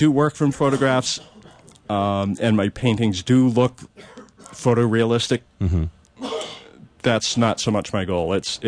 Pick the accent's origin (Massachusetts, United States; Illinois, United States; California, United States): Massachusetts, United States; Worcester; Well, I'm originally from Worcester, Massachusetts.